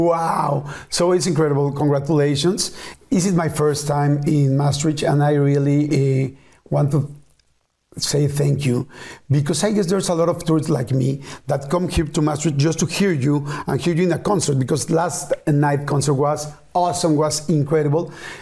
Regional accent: Argentina; English is a second language; I was telling you that I come from Argentina, so there was a long, long, long way.

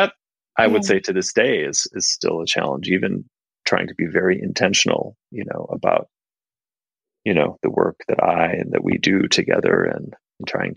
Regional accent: Minneapolis, Minnesota, United States; I came from a background, I grew up in Minneapolis in the Midwest, you know, in the middle class family.

